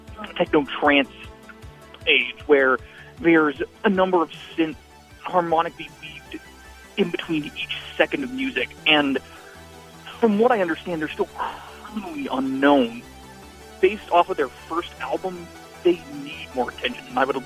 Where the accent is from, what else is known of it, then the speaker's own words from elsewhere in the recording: Tennessee, United States; I'm 23 from Tennessee